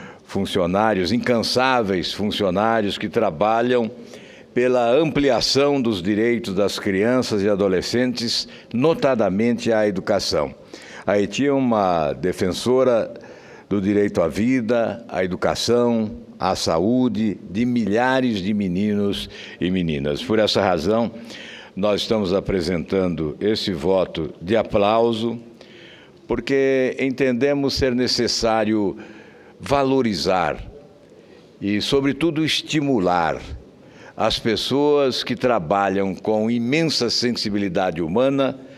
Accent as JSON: {"language": "Portuguese", "region": "Paraná", "country": "Brazil", "said": "Nós, que somos do Paraná"}